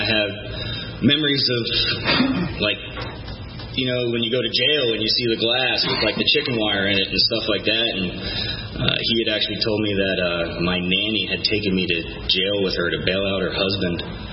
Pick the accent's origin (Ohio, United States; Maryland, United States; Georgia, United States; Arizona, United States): Georgia, United States; East Cobb; growing up in East Cobb in 81 and, you know, and being the only kid in a 10-mile radius that had the name